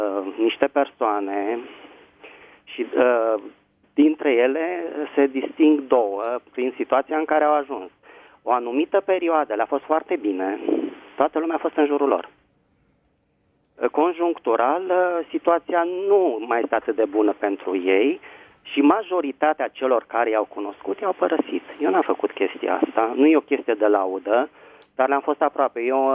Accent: Bucharest, Romania; sunt din București.

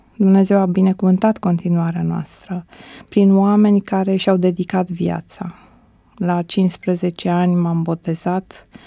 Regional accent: Motru, Gorj County, Romania; also born or lived in Oltenia; Dar pe de altă parte, am crescut în zona Olteniei. Am uitat să precizez că nu m-am născut în București, m-am născut în Motru, județul Gorj.

